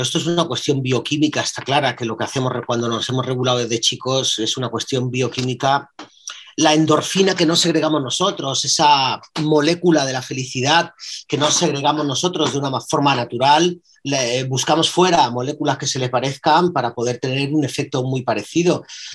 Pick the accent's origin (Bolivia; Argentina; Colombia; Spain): Spain; Málaga, Andalusia; eso fue en Málaga, allí en mi tierra